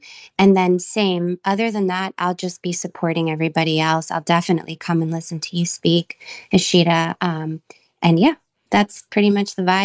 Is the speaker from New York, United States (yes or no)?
yes; New York, United States; to me, this is summer because I'm from New York.